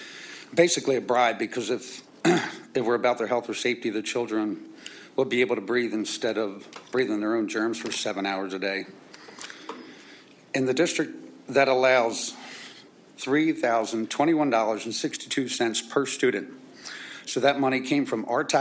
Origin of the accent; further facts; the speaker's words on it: New Holland, Pennsylvania, United States; just want to let you know that I'm from the New Holland Borough.